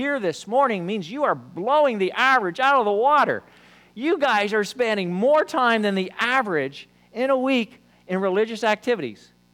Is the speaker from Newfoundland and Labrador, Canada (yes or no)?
no; Toronto, Ontario, Canada; I grew up in Toronto. As a young kid, I grew up in an area, and most of my friends were actually Jewish.